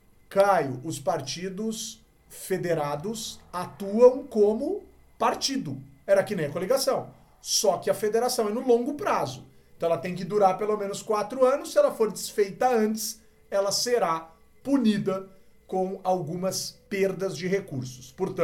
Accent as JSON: {"language": "Portuguese", "region": "São Paulo", "country": "Brazil", "said": "como paulista que sou e apto a votar que estou"}